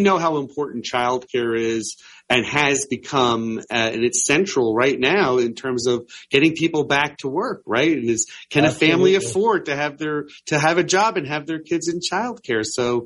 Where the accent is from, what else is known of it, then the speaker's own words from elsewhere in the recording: Metuchen, New Jersey, United States; now in Summit, United States; we had a YMCA in the town I grew up in Metuchen, New Jersey.